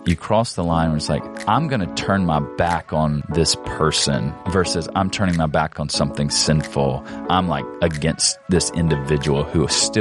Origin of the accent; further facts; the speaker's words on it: South Carolina, United States; also born or lived in New Orleans; I lived in Louisiana for a while. You know, I'm from South Carolina, but lived in New Orleans. So you get some Cajun accent, maybe bonbon.